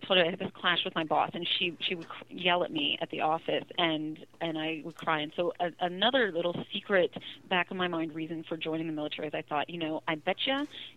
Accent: Columbus, Ohio, United States; I was born in Columbus, Ohio

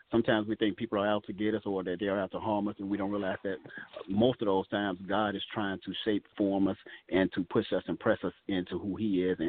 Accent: Chicago, Illinois, United States; also born or lived in Blytheville, Arkansas; I'm originally from Chicago, spent half of my childhood in growing up in Chicago. The remainder was in Arkansas, Blytheville, Arkansas.

